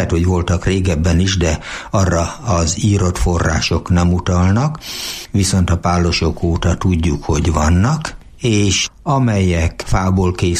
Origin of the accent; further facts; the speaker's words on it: Sajópetri, Borsod-Abaúj-Zemplén, Hungary; born there; a szomszéd faluban Sajópetrében születtem, de Sajoládra jártam általános iskolának a felső tagozatát